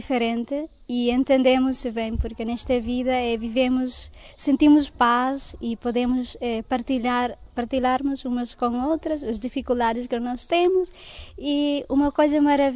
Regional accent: Timor-Leste; sou de Timor, e a minha vocação é nesta comunidade

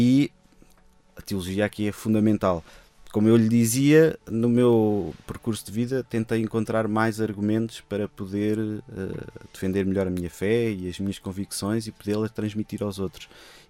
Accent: Lisbon, Portugal; eu cresci ali no Calheiris de Benfica, numa paróquia de franciscanos capuchinhos

